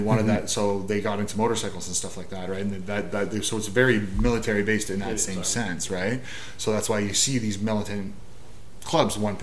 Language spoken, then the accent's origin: English; Canada; It's not like, us being Canadian.